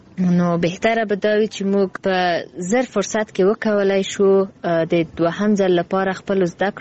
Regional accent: Herat, Afghanistan; زه پښتانه یم د هرات ولایت څخه.

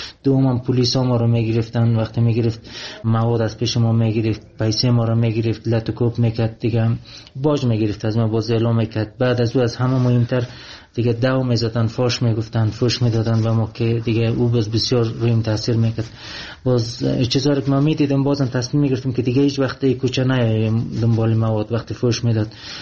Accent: Afghanistan; میدید که من افغانی هستم،

